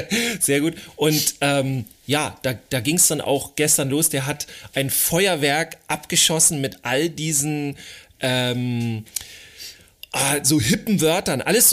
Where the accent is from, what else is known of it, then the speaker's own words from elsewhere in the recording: Schleswig-Holstein, Germany; accent: Schleswig-Holstein; Also ich spreche einmal Hochdeutsch und dann Schleswig-Holsteiner-Style, ne? So ein bisschen mit so Moin Moin, ne?